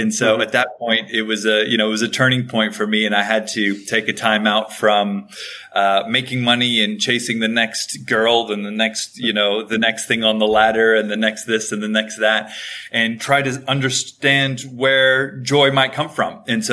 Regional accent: Hawaii, United States; I grew up in Hawaii, and you know, that's a pretty magical place.

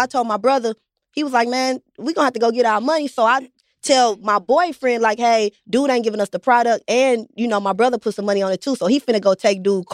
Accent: St. Louis, Missouri, United States; This was all in St. Louis. You know I'm from St. Louis.

